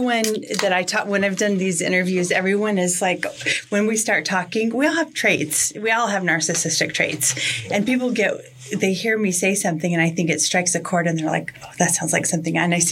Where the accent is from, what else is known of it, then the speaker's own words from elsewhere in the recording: San Diego, California, United States; So no, I was born here in San Diego and lived here most of my life, moved away for a while and then came back.